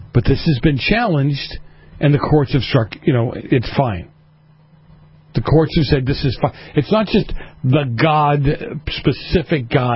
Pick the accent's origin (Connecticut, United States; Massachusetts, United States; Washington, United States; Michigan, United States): Massachusetts, United States; Boston; My hometown of Boston.